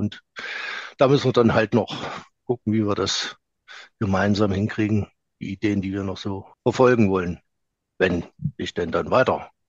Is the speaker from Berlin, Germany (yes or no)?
no; Erfurt, Thuringia, Germany; Ich bin Erfurter, hier geboren, im alten Steinbau in der Burgistraße.